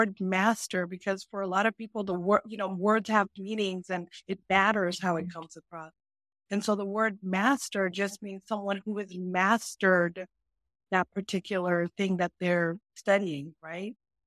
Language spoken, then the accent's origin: English; Iran; now in United States; when I came from Iran, I kind of completely disconnected. Like, I want to have nothing to do with almost that country, that religion.